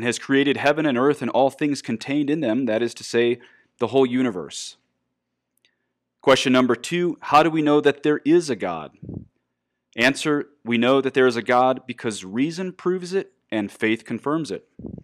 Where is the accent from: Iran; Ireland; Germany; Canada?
Ireland; This hurts me to say as an Irishman.